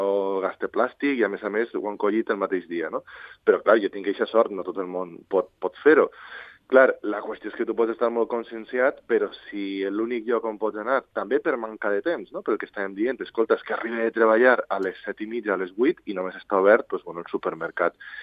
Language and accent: Catalan; Valencia, Valencian Community, Spain; Jo sóc de València, a València jo bec aigua de l'Aixeta.